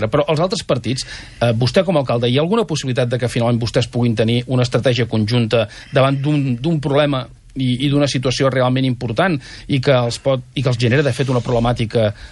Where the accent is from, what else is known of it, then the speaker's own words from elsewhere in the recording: Manresa, Catalonia, Spain; perquè jo que sóc de Manresa, per exemple